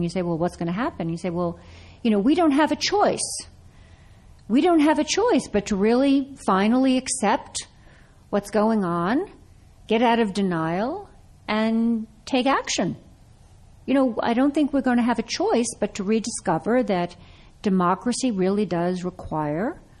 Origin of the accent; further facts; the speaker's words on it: Brooklyn, New York, United States; I tell a story about growing up in Brooklyn in the 1950s, and my grandmother, my family is from an Eastern European background